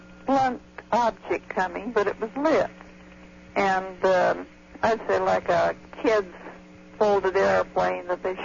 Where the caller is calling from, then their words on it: Portland, United States; I'm calling from Portland.